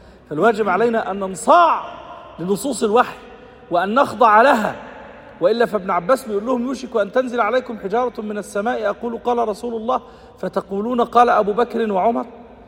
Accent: Egypt; يعني زي ما بيقولوا عندنا في مصر حلوانة في سلوانة

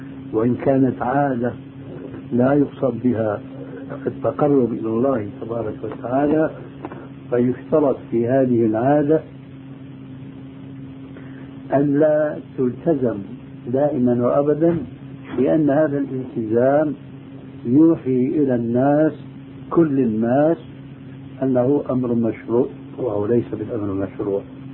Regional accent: Syria; وهذا كان عندنا في سوريا شيء كبير منه

